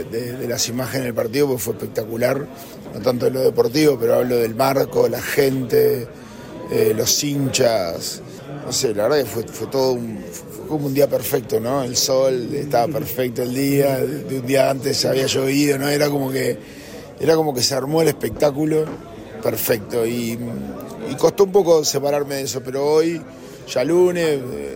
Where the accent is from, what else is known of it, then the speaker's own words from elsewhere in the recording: Uruguay; now in Chile; Como entrenador o como jugador uruguayo, veíamos que Chile tenía una cantidad de potencial